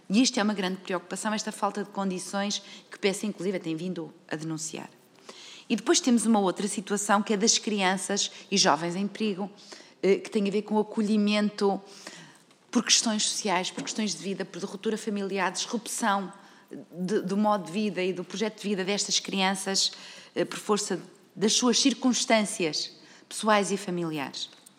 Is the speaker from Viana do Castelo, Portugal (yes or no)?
yes; Arcos de Valdevez, Viana do Castelo, Portugal; eu sou de Arcos de Valdevez